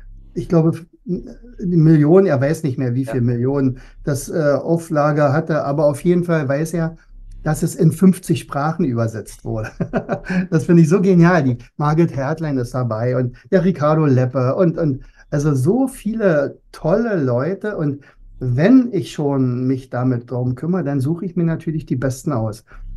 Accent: East Germany, Germany; Ich komme aus der DDR.

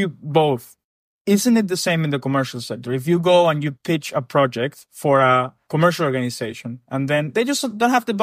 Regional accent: Ecuador; I come from Ecuador, which is a country that does not necessarily have a lot of money.

